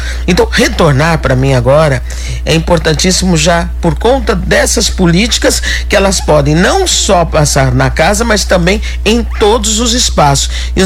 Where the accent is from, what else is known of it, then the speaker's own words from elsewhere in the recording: Araraquara, São Paulo, Brazil; Eu sou natural de Araraquara.